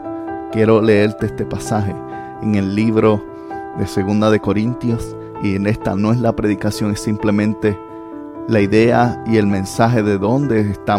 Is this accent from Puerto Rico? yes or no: yes; Puerto Rico; no entiendo porque de donde yo vengo, Puerto Rico, no hay división de colores, al menos cuando yo crecí